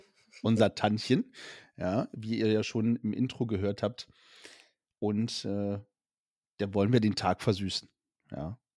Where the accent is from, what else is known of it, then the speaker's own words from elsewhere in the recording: Bremerhaven, Bremen, Germany; wir kommen aus dem Norden. Also nicht ganz aus Hamburg, sondern ein bisschen weiter unten aus der Bremerhavener Ecke, ne?